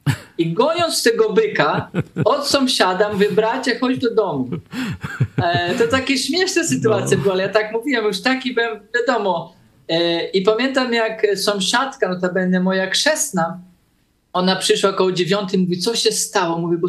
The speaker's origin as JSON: {"language": "Polish", "country": "Brazil", "tie": "born or raised there", "said": "Ja się urodziłem w Brazylii w takiej bardzo potężnej wiosce, czyli w lesie po prostu. Tam do sąsiada to człowiek miał kilometr i tak dalej. Sąsiad bardzo daleko od drugiego i w lesieśmy żyli. Dosłownie w takiej dżungli."}